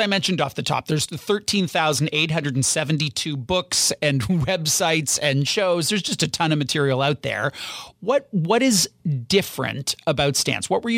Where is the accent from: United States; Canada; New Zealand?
Canada; So I think I'm a believer as a Canadian as a human, but as a parent, I really have skin in this game.